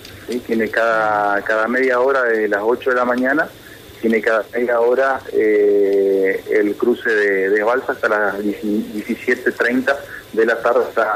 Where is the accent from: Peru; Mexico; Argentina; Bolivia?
Argentina; Misiones; nosotros los argentinos y a toda la propuesta turística que tenemos nosotros, principalmente en Misiones.